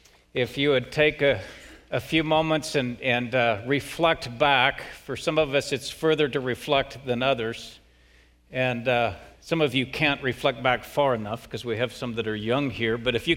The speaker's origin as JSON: {"language": "English", "region": "West Coast", "country": "United States", "tie": "born or raised there", "said": "I never honestly dreamed of living in Texas. I grew up mostly on the West Coast, and yet in God's providence, He brought us here"}